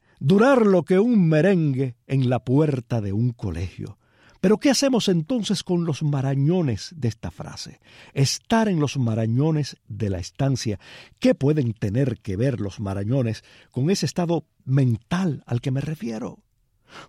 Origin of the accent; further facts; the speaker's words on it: Palma Soriano, Santiago de Cuba, Cuba; Yo soy de Palma Soriano, si sería una frase regionalista, o si en toda Cuba se hablaba